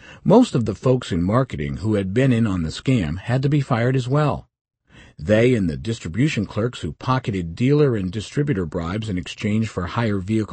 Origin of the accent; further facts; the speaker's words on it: Switzerland; moved away as an adult; now in Munich, Delaware, United States; due to my Swiss birth and upbringing, I would be operating in my native language, although my pronounced Swiss accent would always provide amusement to the natives.